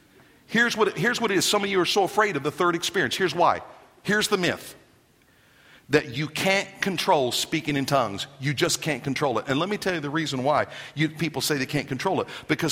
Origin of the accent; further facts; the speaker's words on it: Garden City, Kansas, United States; You may do like Sister Beulah in my hometown of Garden City, Kansas.